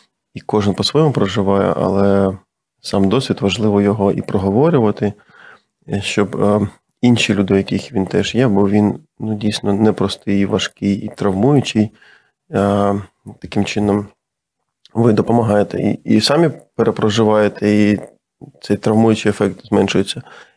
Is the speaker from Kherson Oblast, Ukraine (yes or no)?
yes; Kherson, Kherson Oblast, Ukraine; особливо університети з прифронтових міст, яким є мій рідний Херсон.